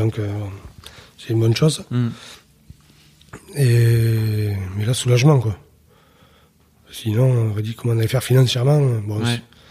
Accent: Bordeaux, Nouvelle-Aquitaine, France; Ben, on est bordelais. On est bordelais

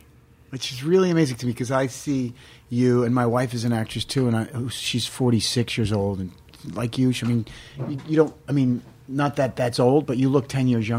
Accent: New York, United States; growing up the way I grew up in New York with my father, who was a rough guy

